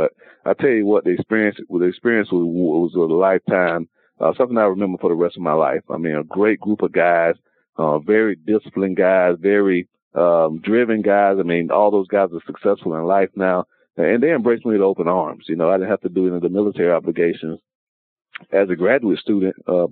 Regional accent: Quincy, Florida, United States; also born or lived in Tallahassee; I keep reminding Chris that I'm originally from Quincy, Florida.

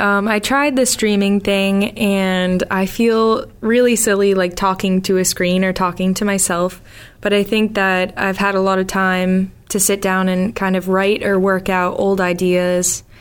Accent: Woburn, Massachusetts, United States; I'm from Woburn, Mass., and I am a singer-songwriter, mostly in folk, pop, rock type of stuff.

